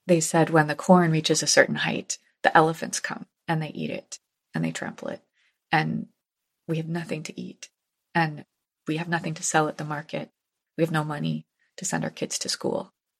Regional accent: New Haven, Connecticut, United States; I'll share a story that Gloria Steinem told when she came to New Haven, my hometown, a few years ago.

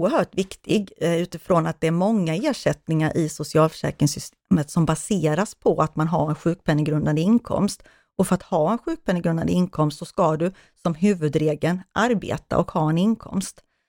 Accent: Skåne, Sweden; nere i Skåne där jag kommer ifrån

